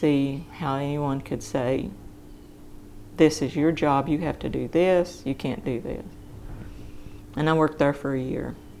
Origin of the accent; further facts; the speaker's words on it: Deep South, United States; my accent was so thick. I was from the deep South